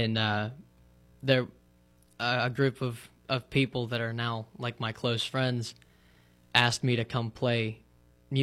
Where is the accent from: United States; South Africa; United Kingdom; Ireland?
United States; Adrian, Pennsylvania; I'm from Adrian, Pennsylvania, small town outside of Katanning.